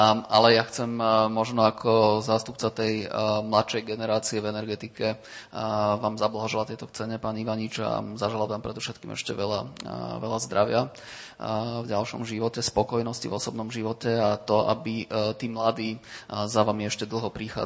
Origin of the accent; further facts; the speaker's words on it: Trnava, Trnava Region, Slovakia; keď som bol malý, tak som sa v Trnave, odkiaľ pochádzam, vždy pozeral